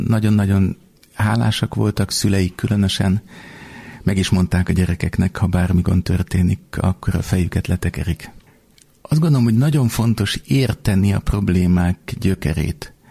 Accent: Budapest, Hungary; Budapesten nőttem föl második kerületben, egy nagyon vallásos és intellektuális közegben, majdhogy nem búrra alatt.

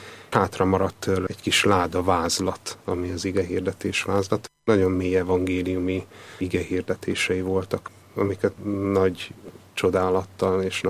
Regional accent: Kecskemét, Bács-Kiskun, Hungary; 1975-ben születtem, és Kecskeméten nőttem fel. A kecskeméti református gyülekezetbe jártam. Nagyapám református lelkész volt, és a szüleim is hitben neveltek.

